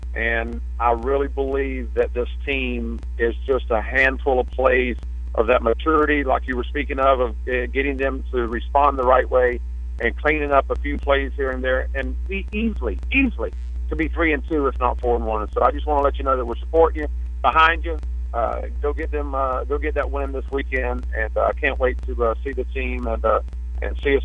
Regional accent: Jacksonville, Florida, United States; Of course, I'm born and raised in Jacksonville, and we are absolutely stoked about this team.

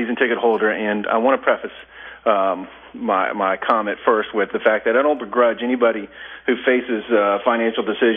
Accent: Jacksonville, Florida, United States; I've always been an optimist about this team, born and raised in Jacksonville.

